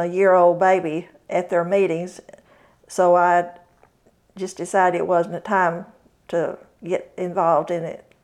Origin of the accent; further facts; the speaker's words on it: Oklahoma, United States; I grew up in Oklahoma as a 4-H girl.